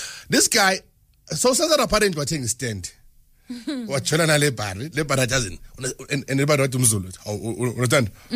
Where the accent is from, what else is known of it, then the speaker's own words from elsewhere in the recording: Eldorado Park, Gauteng, South Africa; We are from El Rado Park.